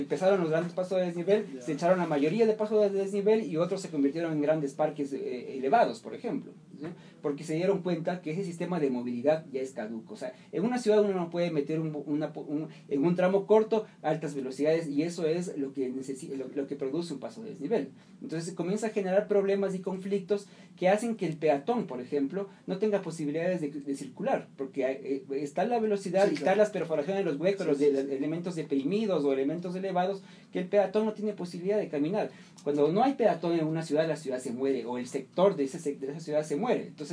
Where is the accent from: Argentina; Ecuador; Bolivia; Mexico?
Ecuador; Quito, Pichincha; son parte de nuestra visión como ecuatorianos, como quiteños